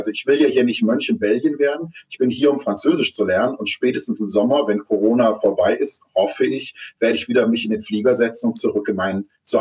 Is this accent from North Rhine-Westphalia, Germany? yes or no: no; Stuttgart, Baden-Württemberg, Germany; born there; ich komme aus einer Künstlerfamilie, also ich bin in Stuttgart geboren, aber 14 Mal umgezogen